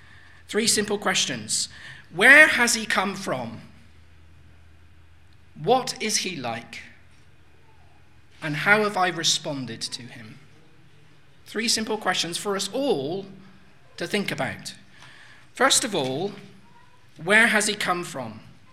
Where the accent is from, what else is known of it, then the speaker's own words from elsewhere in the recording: South West England, United Kingdom; accent: West Country; my accent is from a part of the country called the West Country. It's right in the southwest of England.